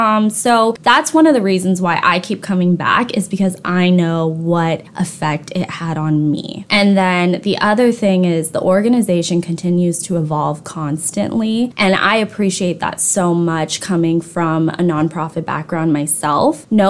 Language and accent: English; Long Beach, California, United States; I was raised here in Long Beach. My father is Vietnamese. He immigrated to the United States shortly after the war ended, and my mom is from Long Beach. We have deep roots here in Long Beach. So I grew up here in Long Beach.